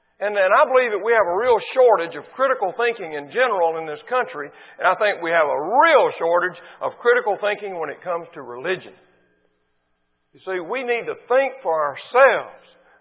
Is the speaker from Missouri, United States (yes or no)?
no; Mississippi, United States; I'm from Mississippi.